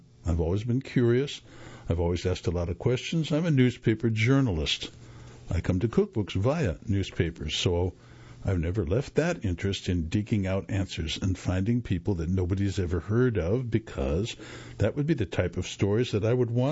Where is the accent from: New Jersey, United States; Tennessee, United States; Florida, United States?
Tennessee, United States; I had never heard of those when I grew up in Tennessee.